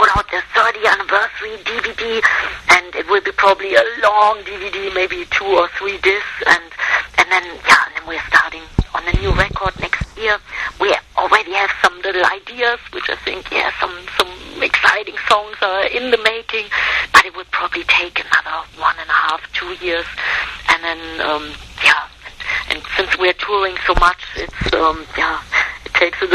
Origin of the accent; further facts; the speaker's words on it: Germany; then we had one in my hometown in Germany, many great guests